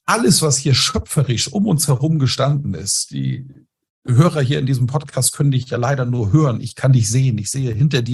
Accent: Schleswig-Holstein, Germany; Wir kommen aus einem eher konservativen Haus. Mein Vater war Bauer, die hatten einen großen Bauernhof. Und wie alle Bauern in Schleswig-Holstein, wo ich groß geworden bin, war auch mein Vater eher mit rechts

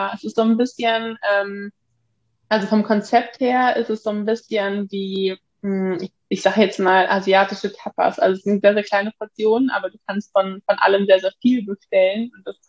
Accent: Hamburg, Germany; now in Lübeck, Germany; Weil im Gegensatz zu Lübeck ist natürlich in Hamburg schon mehr Auswahl, aber ich wohne mittlerweile schon seit ja, fast 10 Jahren in Lübeck.

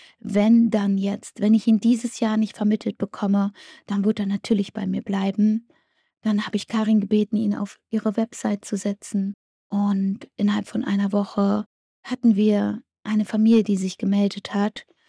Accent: Germany; born there; Und ich bin stolz darauf, dass er da leben wird, wo ich geboren bin.

